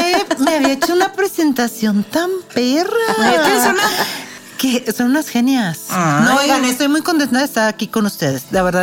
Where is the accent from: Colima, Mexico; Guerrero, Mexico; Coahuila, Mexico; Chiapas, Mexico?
Coahuila, Mexico; Torreón; Yo soy de Torreón y con el calor intenso de Torreón